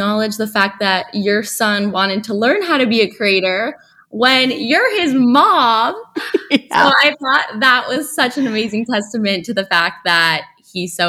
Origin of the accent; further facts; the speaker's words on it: New York City, New York, United States; I grew up in New York City and she grew up in Winnipeg, Canada, and was like, we're really lucky to grow up in New York City.